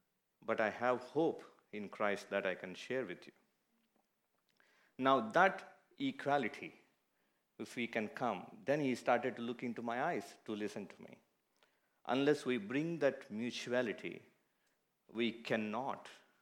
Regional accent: India; now in New Zealand; we moved to New Zealand from India in 2006.

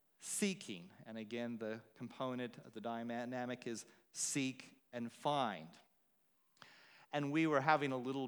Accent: United States; I think maybe because I grew up in the States, there's kind of an Americanism

